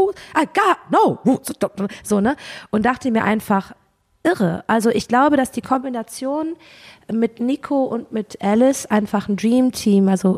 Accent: Cologne, North Rhine-Westphalia, Germany; ich komme ja aus Köln

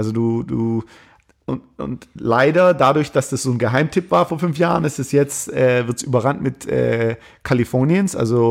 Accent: Germany; wir denken als Europäer über, also als Deutsche über Amerika, als wäre es ein Land mit einer Kultur.

